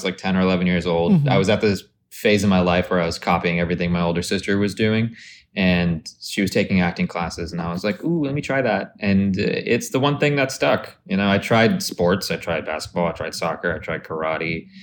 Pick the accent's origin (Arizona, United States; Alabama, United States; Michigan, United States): Arizona, United States; also born or lived in Dallas, United States; I was born in Texas in Dallas, and I grew up in Arizona.